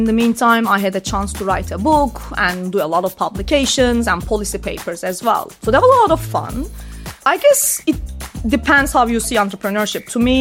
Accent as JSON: {"language": "English", "country": "Turkey", "tie": "born or raised there", "moved": "yes", "lives_now": "United States", "said": "Bear in mind, I'm growing up in Turkey, right?"}